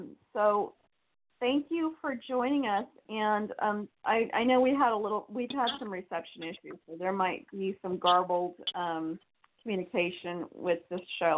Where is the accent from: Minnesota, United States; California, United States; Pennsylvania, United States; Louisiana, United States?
California, United States; And I love San Francisco. That's near my hometown.